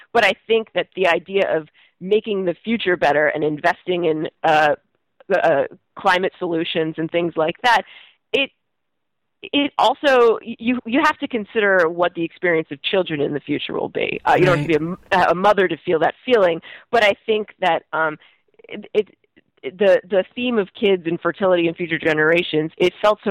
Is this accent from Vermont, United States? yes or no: yes; Brattleboro, Vermont, United States; I grew up in Brattleboro, Vermont, which is a place that was kind of in many ways colonized by the first wave of a lot of anti-war activists